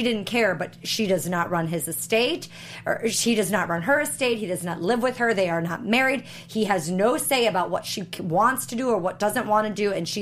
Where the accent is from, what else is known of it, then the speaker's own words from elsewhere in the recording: Wisconsin, United States; accent: Wisconsin; I've had Dad here with me from Wisconsin, so I feel like I'm back to my Wisconsin accent.